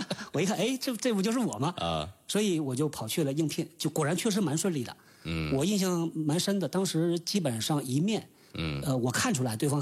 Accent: Northeast China, China; 我的母校呢是东北师范大学，在长春，在吉林省。所以我也是个东北人

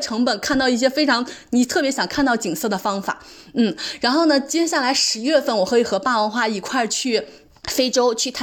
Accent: China; 但是我们作为中国人就是没有这种优势

